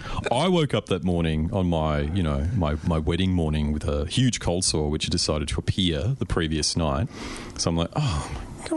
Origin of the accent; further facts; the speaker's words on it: Australia; I mean, I'm technically Australian, but I'm spending all this time in America